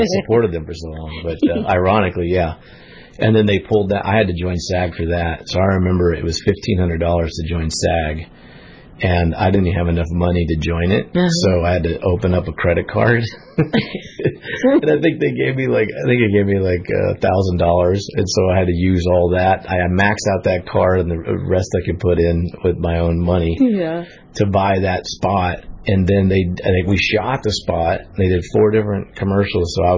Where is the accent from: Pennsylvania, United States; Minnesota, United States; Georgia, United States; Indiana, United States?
Indiana, United States; And I was just kind of tripping out that here I am from Indiana. I always dreamed to be in California.